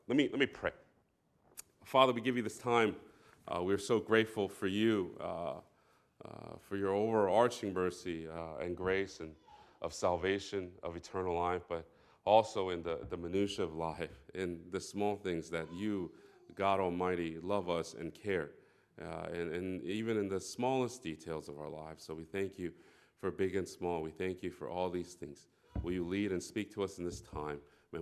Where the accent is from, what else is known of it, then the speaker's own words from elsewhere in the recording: Silver Spring, Maryland, United States; We grew up here. We grew up in Montgomery County, and so I graduated from Paint Branch, and my wife graduated from Wooten. So MoCo is like home for me